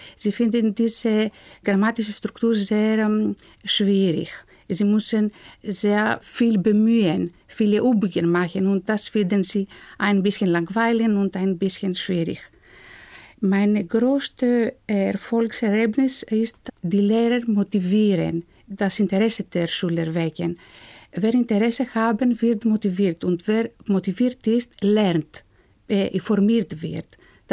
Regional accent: Athens, Attica, Greece; Ich komme aus Athen, aus Griechenland. Ich bin 1972 geboren.

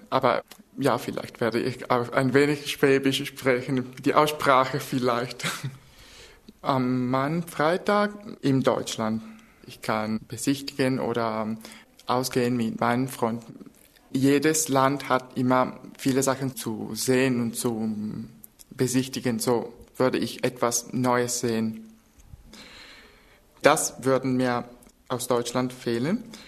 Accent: Vicenza, Veneto, Italy; German is a second language; moved away as an adult; now in Germany; Ich komme aus Italien, aus Vicenza, aber ich habe in Verona studiert.

